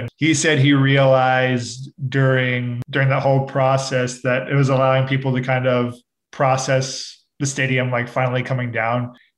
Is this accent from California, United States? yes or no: yes; San Diego, California, United States; There are certain things, you know, growing up in San Diego that, you know, matter to people.